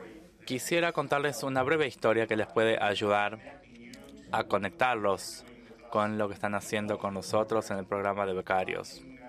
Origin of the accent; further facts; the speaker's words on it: Costa Rica; de Costa Rica.